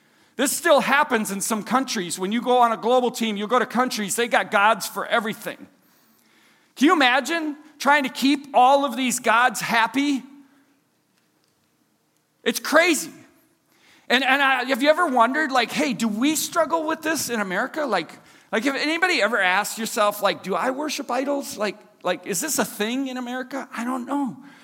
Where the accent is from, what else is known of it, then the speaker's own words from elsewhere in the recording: Minnesota, United States; you know, like, we're Minnesotan, we say Colossians.